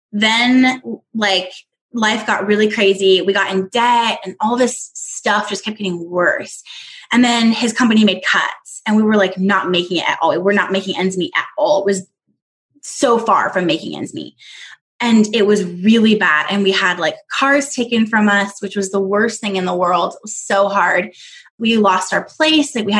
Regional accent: California, United States; I'm from Southern California.

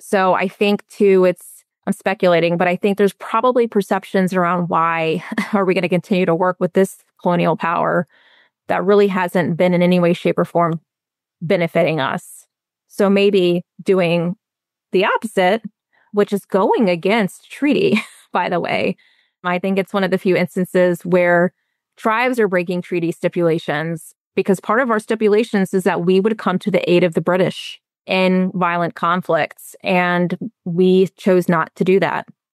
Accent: Virginia, United States; Because I am from the Virginia Indian community, I know the names that have existed within our communities for hundreds of years

